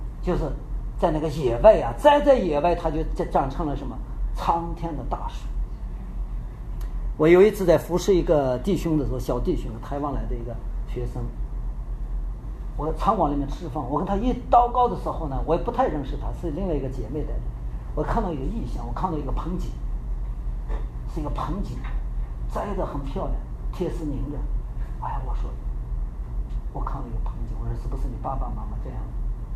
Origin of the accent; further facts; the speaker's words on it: China; 我们中国人最熟悉的一个故事，从小学的，叫做拔苗助长